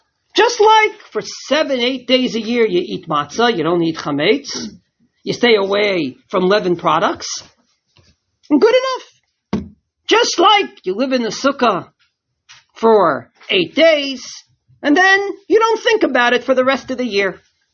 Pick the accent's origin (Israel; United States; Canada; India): Israel; I don't come from the UK. I come from Israel.